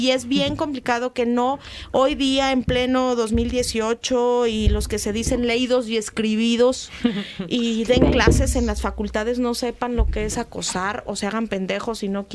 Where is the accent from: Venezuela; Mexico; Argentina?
Mexico; somos como mexicanos bien pinches.